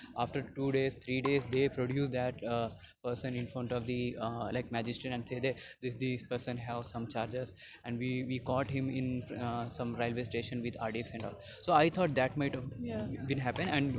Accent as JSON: {"language": "English", "town": "Kirimanjeshwara", "region": "Karnataka", "country": "India", "said": "Like from a village called Kirimanjeshwara in Udupi district."}